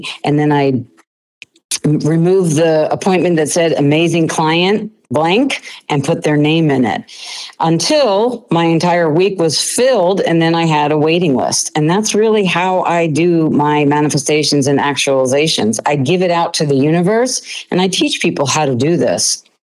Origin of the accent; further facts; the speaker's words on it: Garden City, New York, United States; I grew up in New York, right down from a train station. I spent a lot of time in the city, Garden City, New York, Long Island.